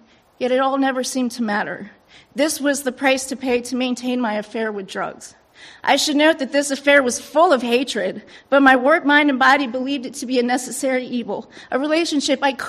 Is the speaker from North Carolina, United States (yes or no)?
no; Columbia, Maryland, United States; born there; I was born in 1984 in Columbia, Maryland. I was born deaf in my left ear to a deaf mother, hard of hearing father, and an older sister.